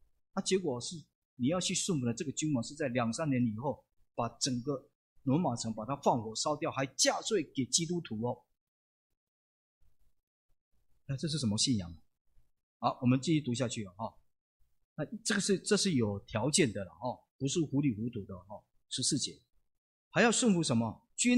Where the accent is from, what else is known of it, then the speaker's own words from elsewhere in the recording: Taiwan; 那为什么我们台湾人不能够来接受这样的恩典？